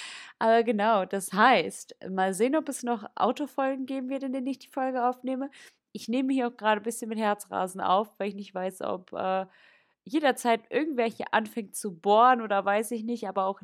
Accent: Bochum, North Rhine-Westphalia, Germany; ich komme tatsächlich aus Bochum. Schon immer. Und jetzt bin ich ganz froh, die Stadt zu verlassen.

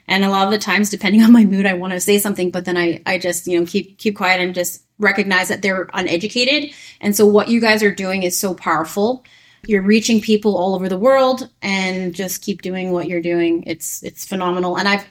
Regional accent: Canada; I'm Canadian, so I had to do that.

